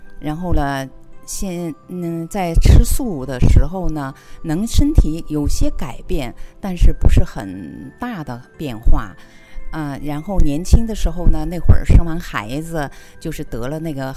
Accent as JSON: {"language": "Chinese", "town": "Xi'an", "region": "Shaanxi", "country": "China", "said": "哦，我不是，我是西安的。"}